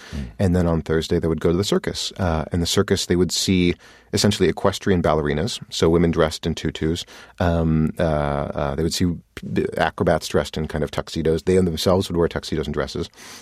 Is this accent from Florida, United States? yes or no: no; St. Louis, Missouri, United States; I grew up in St. Louis, Missouri. We had the kind of classic touring circuses that came to the arena.